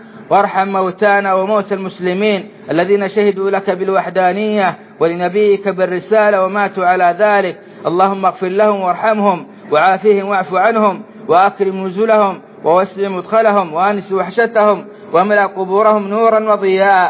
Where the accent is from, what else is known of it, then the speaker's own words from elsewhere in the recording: Saudi Arabia; بلادنا السعودية